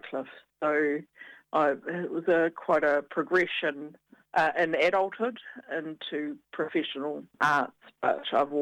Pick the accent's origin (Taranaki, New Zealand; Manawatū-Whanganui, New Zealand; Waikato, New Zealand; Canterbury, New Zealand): Waikato, New Zealand; Otorohanga; and I'm from Otorohanga. I live there, and I'm a painter